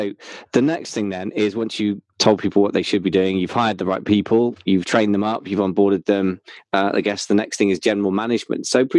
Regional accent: United Kingdom; I'm as a Brit, it's a bit different

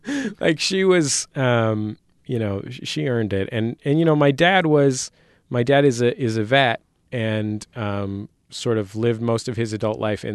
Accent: San Francisco, California, United States; I grew up in San Francisco

